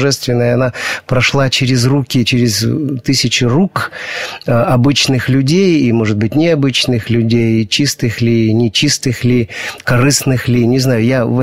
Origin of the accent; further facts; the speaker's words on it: Chelyabinsk Oblast, Russia; born there; я родился очень близко, в Челябинской области. То есть это мой регион.